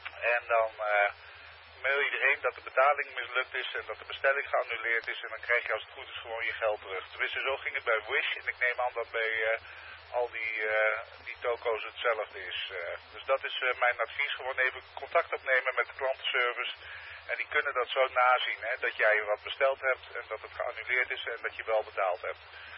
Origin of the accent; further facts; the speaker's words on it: Netherlands; En we zijn Nederlanders.